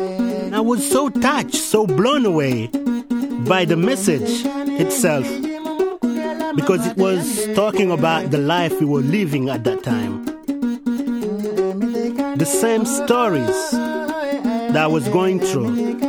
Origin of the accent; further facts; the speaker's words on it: Dakar, Senegal; born there; English is a second language; I was born in Dakar, Senegal, West Africa.